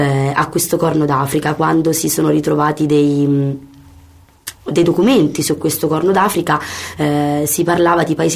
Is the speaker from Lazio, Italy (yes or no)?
yes; Rome, Lazio, Italy; però sono chiaramente romana, come si sente dal mio accento meraviglioso